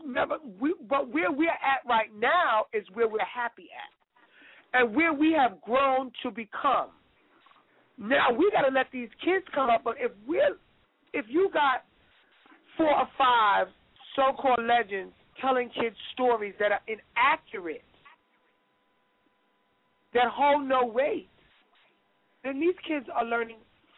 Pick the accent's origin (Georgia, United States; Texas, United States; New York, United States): New York, United States; I was from New York, and I was going to stand up for mine.